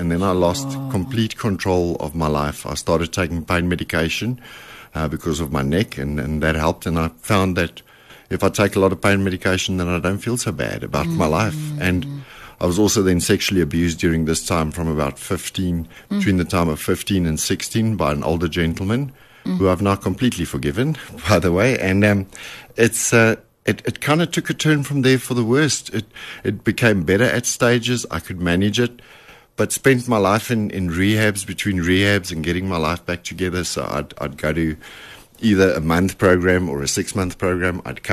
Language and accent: English; Alberton, Gauteng, South Africa; And I grew up in Alberton most of my life.